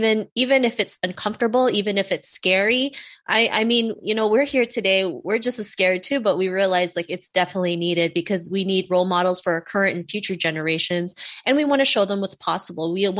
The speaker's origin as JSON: {"language": "English", "country": "Canada", "tie": "born or raised there", "said": "Growing up in Canada in the early 90s, I never had any Asian female role models to look up to."}